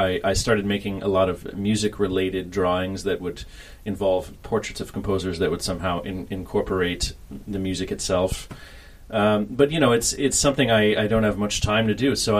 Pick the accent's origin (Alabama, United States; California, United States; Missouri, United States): Missouri, United States; Kansas City; Well, I'm from Kansas City, so not actually too far from here. Growing up, the nearest big city, I guess, was technically St. Louis, but I would come to Chicago with my family.